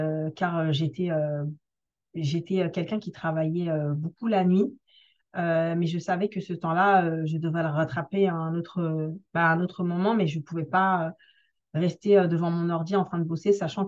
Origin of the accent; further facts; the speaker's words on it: La Courneuve, Île-de-France, France; J'ai grandi en banlieue à La Courneuve.